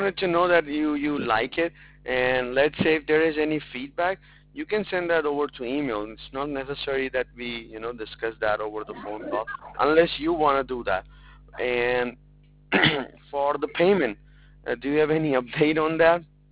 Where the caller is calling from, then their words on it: New York, United States; Ah, well, I'm calling from New York